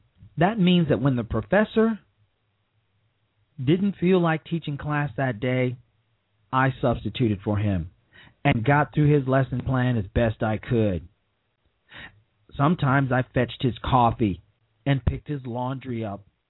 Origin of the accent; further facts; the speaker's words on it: Chicago, Illinois, United States; He's supposed to be a professor of constitutional law in my hometown of Chicago at the University of Chicago